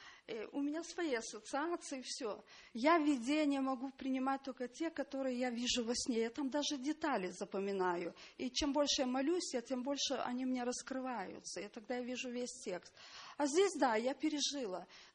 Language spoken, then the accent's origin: Russian; Trakai, Vilnius County, Lithuania; из Литвы, Стракай.